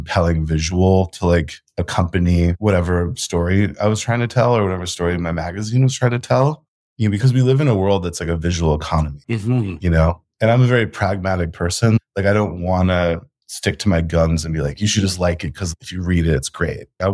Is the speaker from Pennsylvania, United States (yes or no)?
no; New York, United States; than what I had seen growing up in New York, of just like blue chip galleries